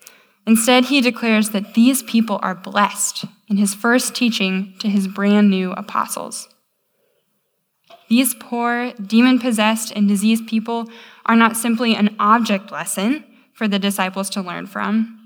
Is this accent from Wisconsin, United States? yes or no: no; Iowa, United States; I'm from Iowa, so weather is like something we talk about all the time.